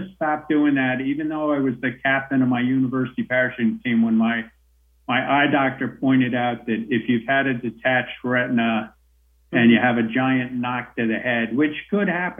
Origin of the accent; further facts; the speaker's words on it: United States; moved away as an adult; now in Melbourne, Australia; the closest I'd ever been was Mexico. And we moved here and we just love it. So we love America, and we're American citizens, but now we're also Australian citizens, and we just think it's a fabulous place to live.